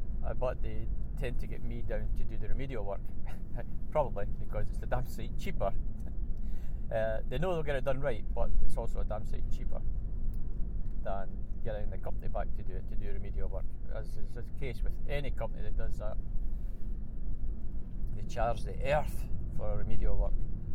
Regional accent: Bathgate, Scotland, United Kingdom; So I'm driving down to through Durfikin from my hometown of Bathgate, over the country roads, and I'm heading for Linlithgow

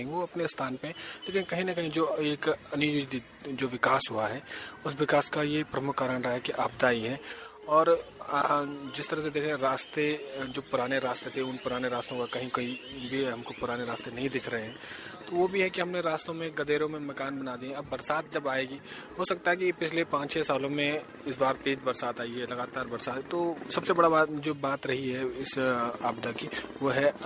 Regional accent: Nawasu, Uttarakhand, India; मेरा गांव है रुद्रप्रयाग में नवासु है

